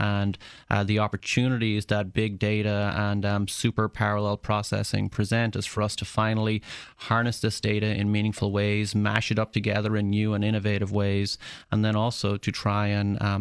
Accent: Ireland; moved away as an adult; now in United States; So, I'm originally from Ireland. I grew up there and went to undergraduate in Ireland at University College Dublin. Back in 1994, I had the lucky happenstance of qualifying for a green card

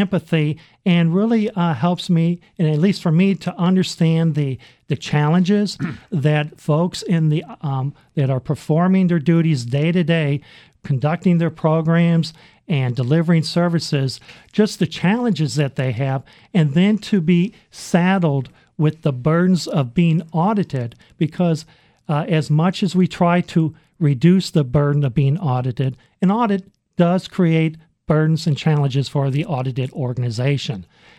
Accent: St. Louis, Missouri, United States; Well, I'm originally from St. Louis and graduated from the University of Missouri back in 1979.

